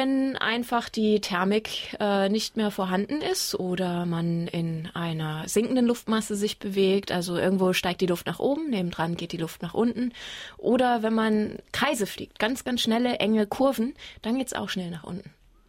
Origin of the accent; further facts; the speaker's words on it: Bremen, Germany; Naja, das ist ja, wo ich herkomme, vom platten Land weg da oben in Bremen.